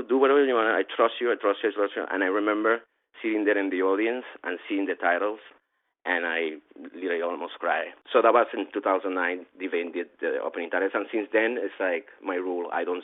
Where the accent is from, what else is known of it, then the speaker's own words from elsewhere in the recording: Venezuela; Well, with this accent, every time I say I'm from Venezuela, they hear Minnesota.